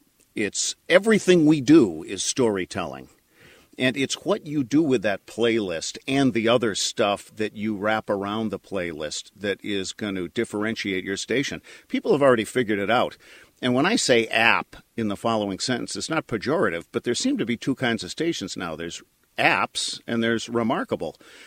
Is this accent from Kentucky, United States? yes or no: no; Springfield, Massachusetts, United States; In my hometown, Springfield, Massachusetts, I had to be Steve Douglas for 2 years